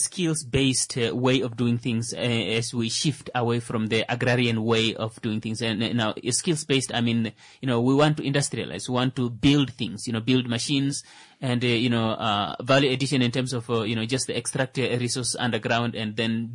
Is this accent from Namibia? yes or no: yes; Kavango, Namibia; It's a good thing I'm from Kavango.